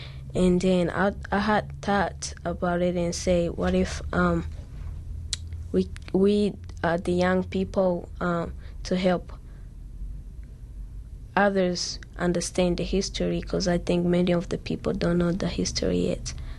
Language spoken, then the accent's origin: English; Rwanda; English is a second language; also born or lived in Congo; I was born in Congo, and then I lived in Rwanda for 12 years.